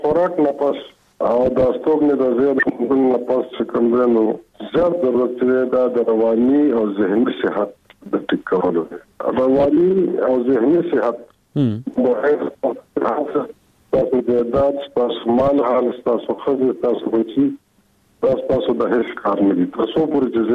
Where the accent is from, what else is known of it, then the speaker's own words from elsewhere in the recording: Afghanistan; زه پښتون یم. او خپل خپل تعارف … هم زموږ د افغانستان